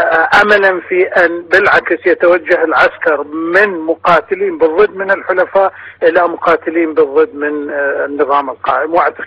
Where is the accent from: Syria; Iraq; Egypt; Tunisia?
Iraq; مؤلمة جدا إن كثيرا كعراقيين وكعسكريين